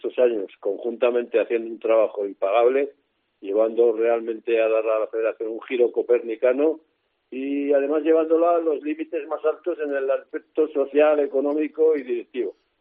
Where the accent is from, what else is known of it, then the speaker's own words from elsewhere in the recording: Zaragoza, Aragon, Spain; born there; soy un ciudadano zaragozano nato.